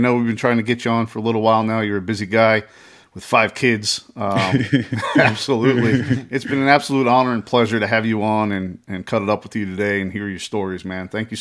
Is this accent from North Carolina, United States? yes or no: no; Brooklyn, New York, United States; Actually, I'm from Brooklyn.